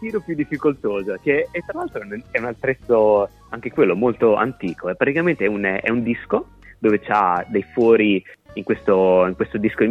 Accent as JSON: {"language": "Italian", "town": "Pesaro", "region": "Marche", "country": "Italy", "said": "Sì, io sono di Pesaro, quindi diciamo Marche alta"}